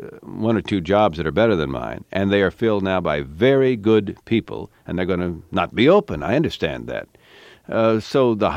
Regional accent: Southwest, United States; When I grew up in the Southwest, that's why I think I understand Ronald Reagan's conservative philosophy.

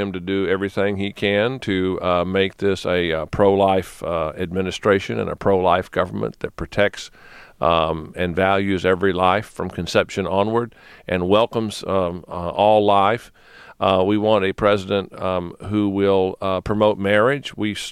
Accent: United States; That's not a list I want to be on as an American.

